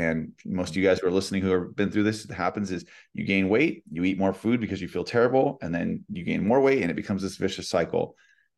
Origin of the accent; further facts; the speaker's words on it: California, United States; like you mentioned, I was from California